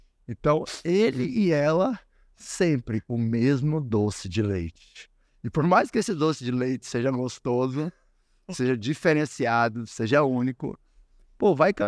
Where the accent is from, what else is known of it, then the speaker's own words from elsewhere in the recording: Goiás, Brazil; born there; Às vezes eu vou lá para onde eu nasci, no interiorzão do Goiás.